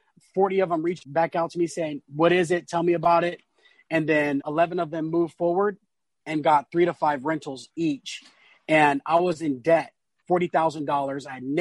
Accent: San Diego, California, United States; I'm from East San Diego, North Park. So born and raised in North Park, San Diego.

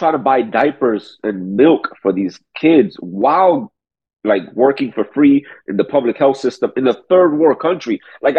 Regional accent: New York City, New York, United States; I was born and raised in New York City.

